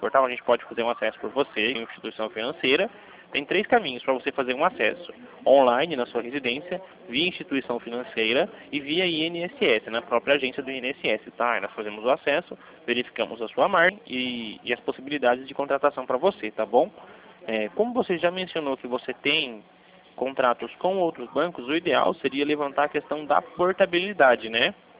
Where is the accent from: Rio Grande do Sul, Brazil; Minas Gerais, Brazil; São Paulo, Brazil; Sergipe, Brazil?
São Paulo, Brazil; Bragança Paulista; como eu sou de Bragança Paulista, no estado de São Paulo, tá?